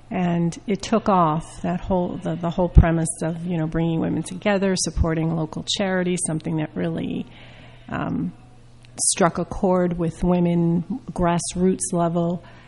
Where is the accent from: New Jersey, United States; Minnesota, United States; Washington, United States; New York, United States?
New Jersey, United States; I'm from Bergen County originally